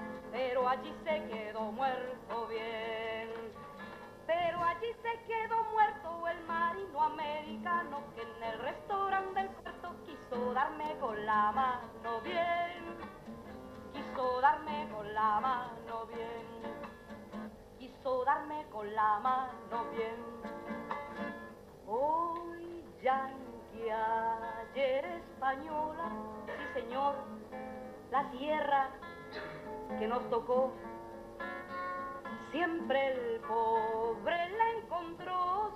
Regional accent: Chile; Italian is a second language; Io sono cilena. Pensiamo noi cileni che la lotta del popolo salvadoregno è anche la lotta nostra

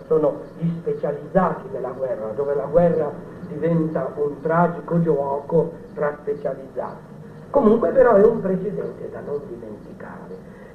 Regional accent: Liguria, Italy; io sono ligure, e quindi devo ricordare

